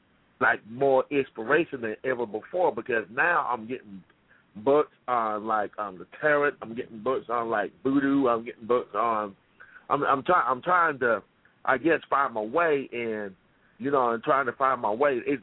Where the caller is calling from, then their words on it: Des Moines, Iowa, United States; I'm calling from Des Moines, Iowa.